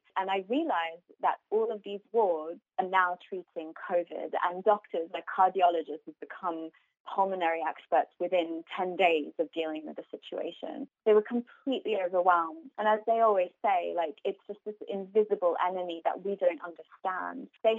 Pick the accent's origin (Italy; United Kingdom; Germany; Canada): Italy; Lombardy; English is a second language; I'm from Italy, and I grew up in northern Italy, in Lombardy, where the red zone, the epicenter of the outbreak.